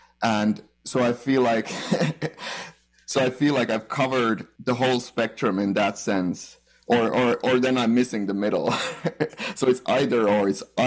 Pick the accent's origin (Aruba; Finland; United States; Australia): Finland; English is a second language; now in Canada; I'm originally from Finland. I've been in Canada for a couple of years now.